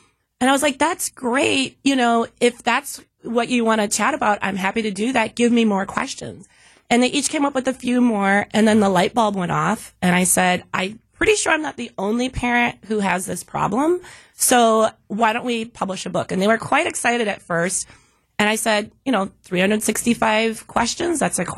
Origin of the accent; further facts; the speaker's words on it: Milwaukee, Wisconsin, United States; moved away; you were one of the first people I met when I moved back to Milwaukee, my hometown, but I left for a really long time. Literally 20 years ago.